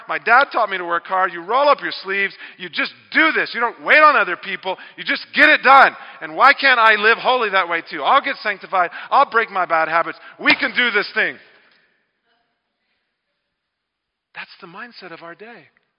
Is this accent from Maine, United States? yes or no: no; Texas, United States; Ask me, growing up in Bible Belt, Texas, never hardly touched another girl.